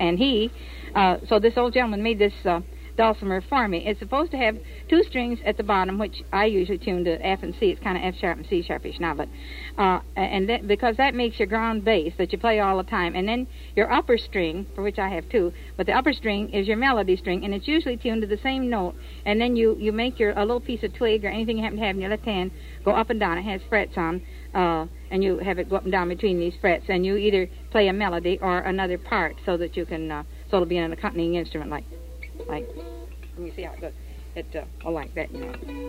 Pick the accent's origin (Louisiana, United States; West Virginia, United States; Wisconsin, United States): West Virginia, United States; now in Orange Park, Florida; Well, I was originally from West Virginia, and I learned this song from … in Kentucky, but I learned most of my songs from … who lived in northwestern Pennsylvania.